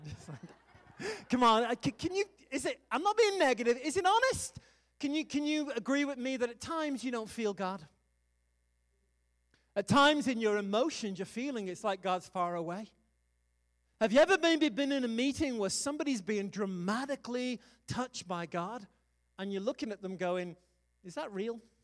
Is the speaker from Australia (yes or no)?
no; United Kingdom; now in United States; I'm British. We're all weird. But I'm proud to be American, where at least I know I'm free.